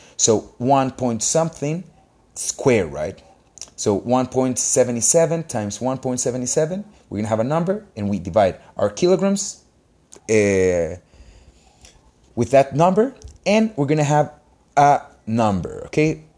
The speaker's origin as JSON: {"language": "English", "country": "Honduras", "second_language": "English", "said": "I'm a doctor in Honduras. So you might notice that by my accent. This is my second language, so sorry for those who have trouble understanding."}